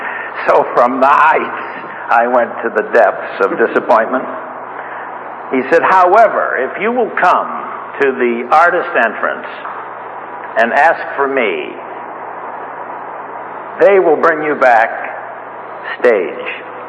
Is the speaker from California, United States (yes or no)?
yes; Los Angeles, California, United States; also born or lived in Erie, United States; I was born in Erie, Pennsylvania. I moved west. At the time, of course, when my family moved west, my father and mother, brothers and sisters, and we settled in the southwest part of Los Angeles in an area of Manchester and Broadway.